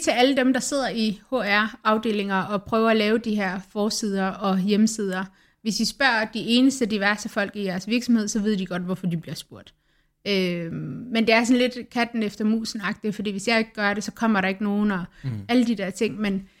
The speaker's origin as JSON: {"language": "Danish", "town": "Aarhus", "region": "Central Denmark Region", "country": "Denmark", "said": "Hallo, jeg er fra Aarhus."}